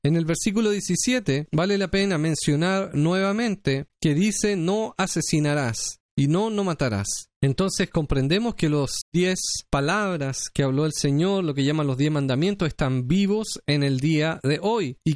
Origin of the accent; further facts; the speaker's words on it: Talcahuano, Biobío, Chile; born there; una ciudad en Chile que se llama Talcahuano, donde yo nací.